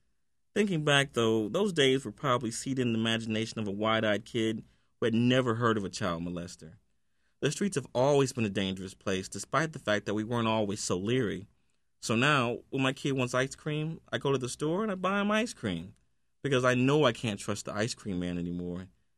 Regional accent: East Cleveland, Ohio, United States; One of my fondest memories growing up in East Cleveland, Ohio, is of the ice cream man.

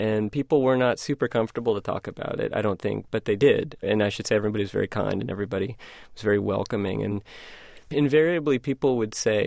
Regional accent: Charlottesville, Virginia, United States; I'm from Charlottesville, Virginia

